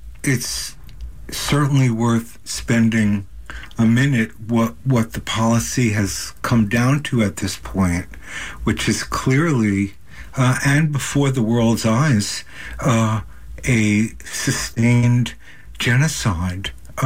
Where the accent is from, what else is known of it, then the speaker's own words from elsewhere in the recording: New York City, New York, United States; I believe you're in New York City now, my hometown. I miss it today.